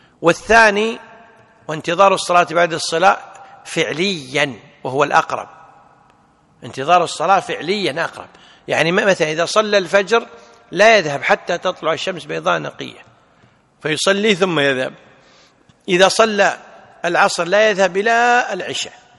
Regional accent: Kuwait; عندنا في الكويت يسمونهم الصاعقة، صح؟

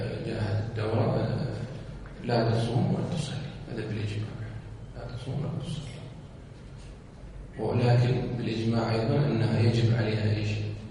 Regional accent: Saudi Arabia; عندنا في السعودية

